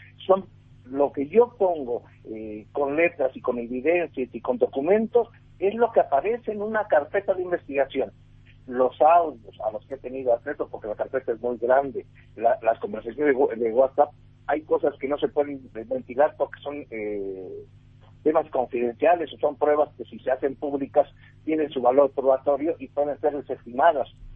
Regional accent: Mexico; como periodista mexicano que soy

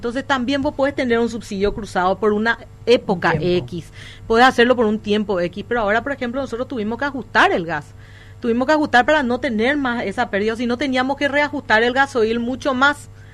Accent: Paraguay; Primero que nada, que yo soy paraguaya, tengo hijos paraguayos.

